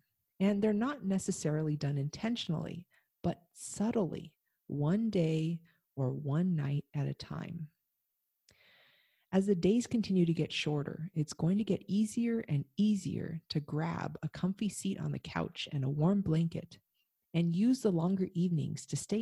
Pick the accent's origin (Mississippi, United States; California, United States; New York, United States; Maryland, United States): California, United States; Los Angeles; moved away as an adult; now in Vancouver, Canada; I told him that I'm from Southern California, so what he considers a quote-unquote wimpy winter, I'm probably going to consider intense. I told him, in Los Angeles, where I've lived all my life, we rarely see rain, let alone snow